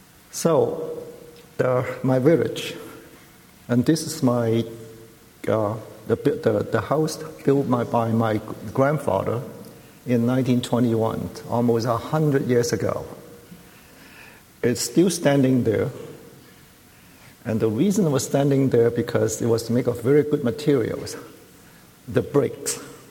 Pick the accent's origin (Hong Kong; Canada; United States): Hong Kong; I came from Hong Kong. Hong Kong is in the south of China. It's a very small place, measuring 20 miles by 20 miles.